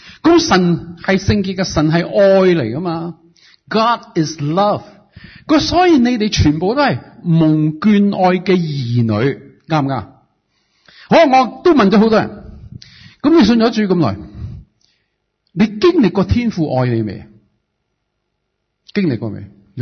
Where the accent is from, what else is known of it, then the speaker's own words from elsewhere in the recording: Ningbo, Zhejiang, China; 我说爹爹，我宁波人